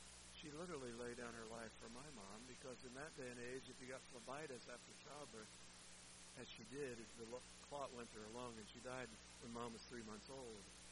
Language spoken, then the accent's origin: English; Mingo, Ohio, United States; drove back up to the my hometown, but a big metropolis of Mingo, Ohio, which has 90 people in it. And we grew up outside that.